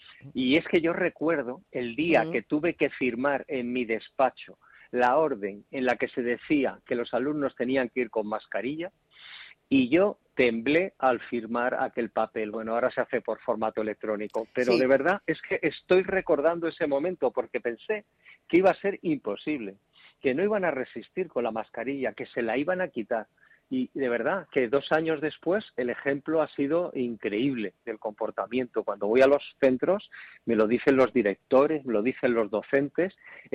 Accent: Badajoz, Extremadura, Spain; now in Madrid, Spain; Yo que soy de Badajoz, me considero súper madrileño

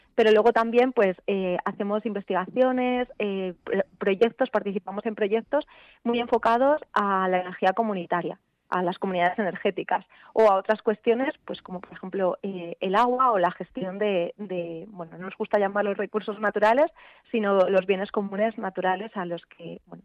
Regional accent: Asturias, Spain; yo soy asturiana

